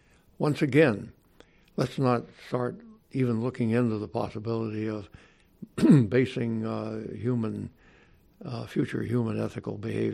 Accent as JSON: {"language": "English", "region": "Alabama", "country": "United States", "said": "It's just I'm glad to be back in my home state because I'm an Alabamian."}